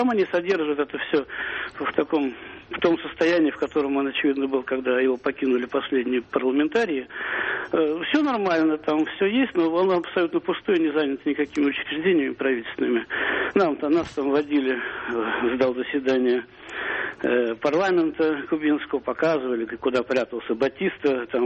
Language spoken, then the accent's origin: Russian; Moscow, Russia; я из Москвы.